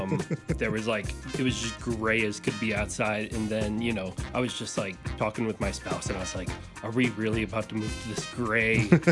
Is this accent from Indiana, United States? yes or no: yes; Indiana, United States; You can blame me, I'm from Indiana.